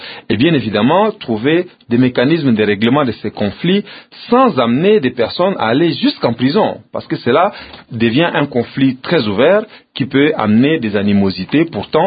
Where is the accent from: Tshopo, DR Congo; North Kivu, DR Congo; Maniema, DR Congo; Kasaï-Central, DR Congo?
North Kivu, DR Congo; Rumangabo; moi je suis originaire de Rumangabo